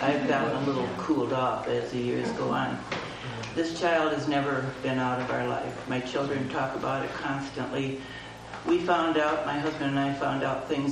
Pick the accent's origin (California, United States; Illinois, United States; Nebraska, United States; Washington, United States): Illinois, United States; Rockford; from Rockford, Illinois.